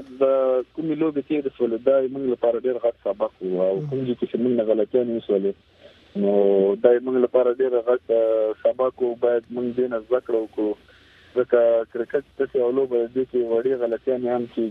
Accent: Afghanistan; موږ د افغان یم د افغان زوی یم او زه خپل افغاني احساسات لرم او زه فخر کوم په افغانستان باندې

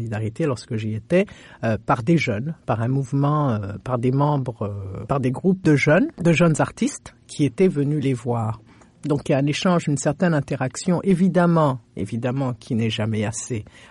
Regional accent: Burundi; en tant que Burundaise, en tant que patriote

